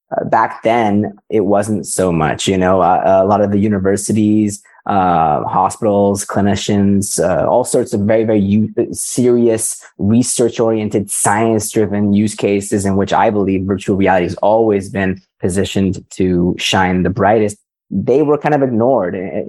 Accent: Vancouver, British Columbia, Canada; you are in my hometown of Vancouver. I grew up in British Columbia

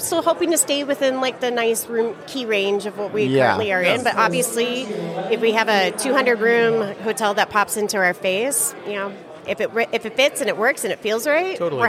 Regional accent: Detroit, Michigan, United States; I grew up in Detroit, so Chicago's always been my second home

